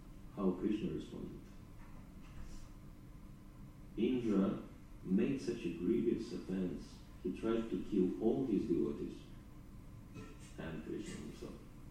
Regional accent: Russia; English is a second language; now in United Kingdom; I said, yeah, originally I'm from Russia.

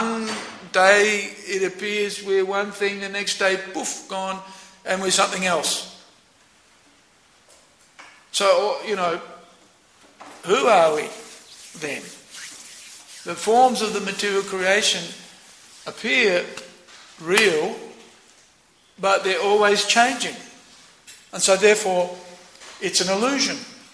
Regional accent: Australia; one day I'm thinking I'm an Australian, I'm a male, I'm a devotee of sorts.

